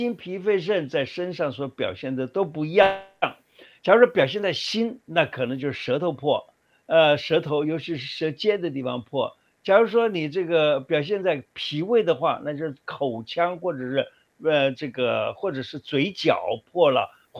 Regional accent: Taiwan; 所以我常常看到我们台湾人啊，也是哦，最近看到吃辣也是吃得很凶啊。

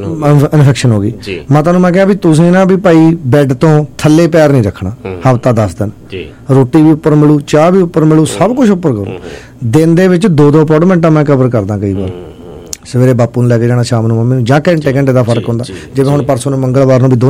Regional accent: Punjab, India; ਸਾਡਾ ਫਤਿਹਗੜ੍ਹ ਸਾਹਿਬ ਜ਼ਿਲ੍ਹਾ, ਸਾਡੇ ਜ਼ਿਲ੍ਹੇ ਦੇ ਵਿੱਚ ਹਲੇ ਵੀ ਫਿਲਹਾਲ 1000 ਮੁੰਡਿਆਂ ਪਿੱਛੇ 900-950 ਕੁੜੀਆਂ

